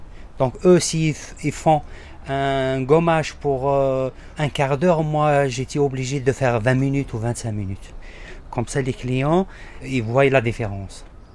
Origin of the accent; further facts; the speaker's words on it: Algeria; moved away as an adult; now in France; j'ai 46 ans, 47 ans plutôt. Voilà, je suis venu en France il y a environ 17 ans, en 2005. Et je suis algérien de nationalité.